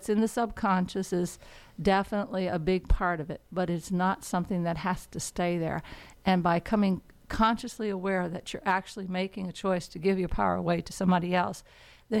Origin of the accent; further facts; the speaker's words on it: the South, United States; I'm from the South.